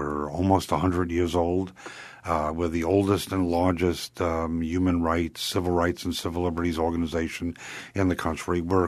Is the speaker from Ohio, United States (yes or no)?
no; Michigan, United States; And I came from Michigan, which was the first jurisdiction in the entire English-speaking world to abolish the death penalty.